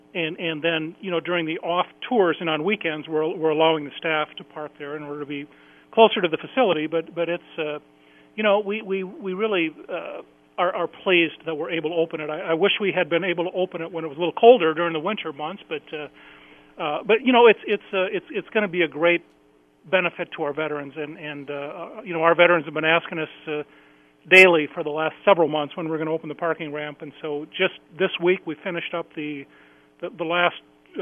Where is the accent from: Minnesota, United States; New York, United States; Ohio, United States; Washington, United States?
Minnesota, United States; was offered the terrific opportunity of coming to work in Minnesota, where I'm originally from. So this is an opportunity for me to come home